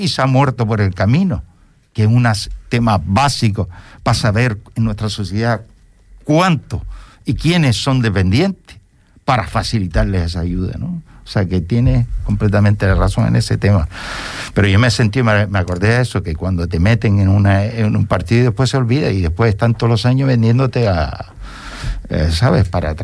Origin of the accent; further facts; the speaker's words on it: La Palma, Canary Islands, Spain; que yo soy tan palmero como el que más también, ¿me entiendes? Que somos canarios de las 7 u 8 islas